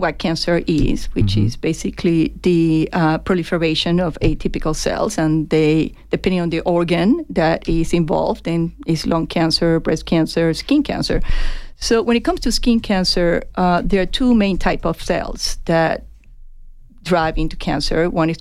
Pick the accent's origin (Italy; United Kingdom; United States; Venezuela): Venezuela; English is a second language; moved away as an adult; I came from Venezuela. It has been an interesting journey, a good journey.